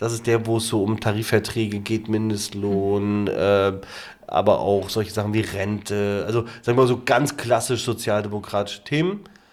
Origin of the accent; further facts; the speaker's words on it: Greifswald, Mecklenburg-Vorpommern, Germany; Ich komme aus Greifswald, Universitätsstadt